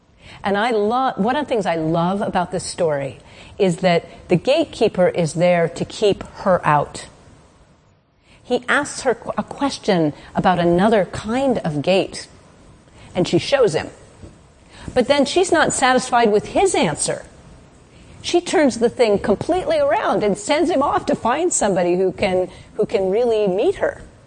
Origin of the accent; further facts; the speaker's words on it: Mexico City, Mexico; also born or lived in Chicago, United States; Although I was raised in Mexico City and Chicago, I ended up living and working as a doctor in rural Mexico